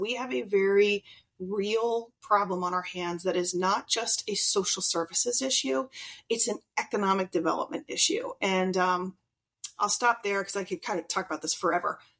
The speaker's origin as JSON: {"language": "English", "region": "Pennsylvania", "country": "United States", "tie": "born or raised there", "said": "Okay, so I grew up outside Philadelphia, so I know exactly what you mean."}